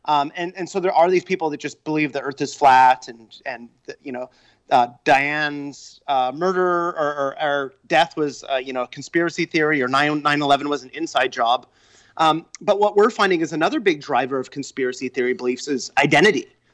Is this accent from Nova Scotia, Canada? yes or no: no; Fox Creek, Alberta, Canada; now in New York, United States; I grew up not only in Canada, but in rural Alberta, a town of 2,000 people called Fox Creek, way up in the far north with no radio stations or movie theaters. And so now I live in Manhattan, which is probably the densest part of the whole continent.